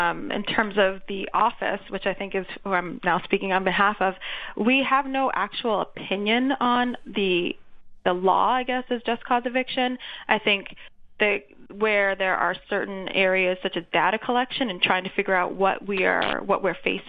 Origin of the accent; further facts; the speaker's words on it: Michigan, United States; the Upper Peninsula, Michigan, is what I would probably consider where my hometown-ish area. We grew up around the world, but that's where I graduated from high school, and that was because my mother was in the Air Force